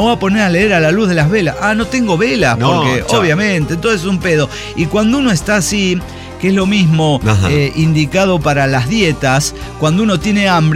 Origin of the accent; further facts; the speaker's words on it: Veracruz, Mexico; Tengo 27 años, soy de Veracruz. Veracruz es un estado muy esotérico, o sea, muy chamánico